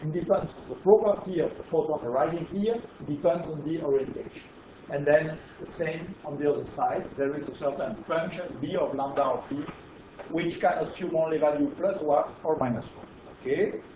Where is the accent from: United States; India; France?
France; accent: French; English is a second language; You understand my French accent.